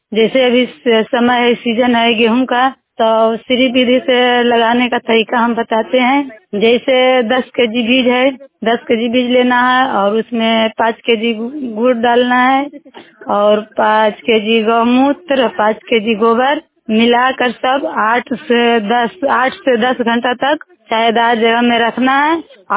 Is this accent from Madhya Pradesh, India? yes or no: no; Nawada, Bihar, India; नवादा पकड़ी बर्मा नवादा के रहने वाली हूँ।